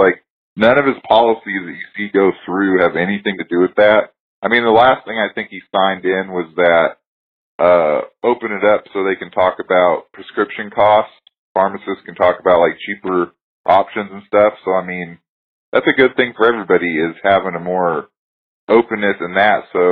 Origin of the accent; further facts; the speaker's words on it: Oregon, United States; because I'm originally from Oregon